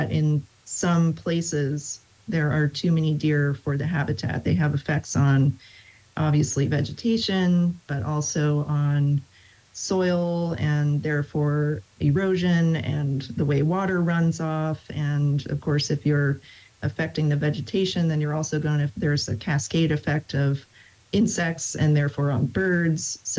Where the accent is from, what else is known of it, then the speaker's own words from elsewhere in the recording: Pennsylvania, United States; now in Virginia, United States; I had always heard that growing up in Pennsylvania.